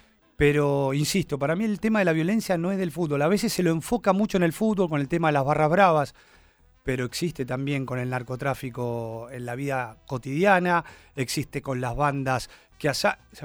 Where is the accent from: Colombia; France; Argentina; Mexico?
Argentina; todo el mundo ya sabe que yo soy de argentino, lo digo permanentemente.